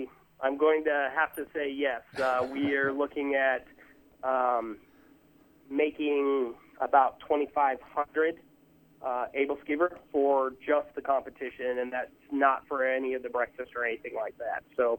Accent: Nebraska, United States; I'm from Shatter, Nebraska, and you know, everybody has a little bit of a different recipe

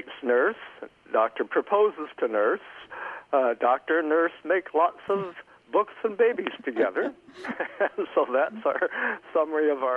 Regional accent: Midwest, United States; I grew up in the Midwest.

